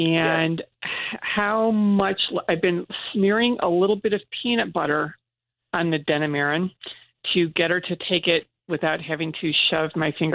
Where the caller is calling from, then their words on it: Oneonta, New York, United States; I'm here, yes. It's Oneonta.